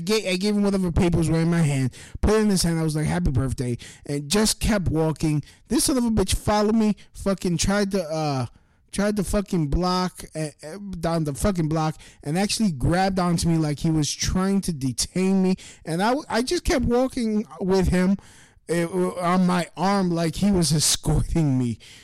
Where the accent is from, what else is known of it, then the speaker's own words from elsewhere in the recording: Brooklyn, New York, United States; and I'm from Brooklyn.